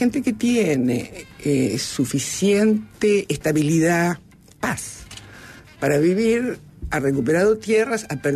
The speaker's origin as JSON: {"language": "Spanish", "region": "Canelones", "country": "Uruguay", "said": "yo soy canaria, de Canelones"}